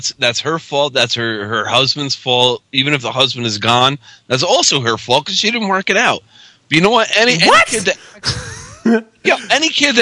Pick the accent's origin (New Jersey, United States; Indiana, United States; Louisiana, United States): New Jersey, United States; I can't believe we're both from Northern New Jersey because no one did that.